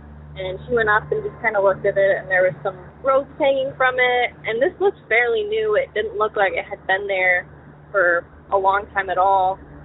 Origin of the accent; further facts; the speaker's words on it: Michigan, United States; I'm from Southwest Michigan, and I had a couple stories to tell you today.